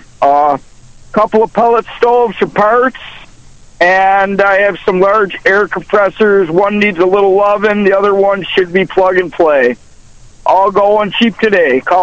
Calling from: Warsaw, New York, United States

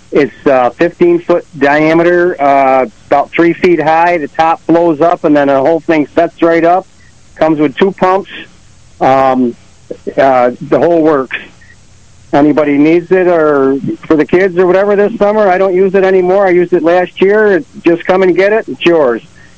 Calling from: Silver Spring, Maryland, United States; Silver Spring.

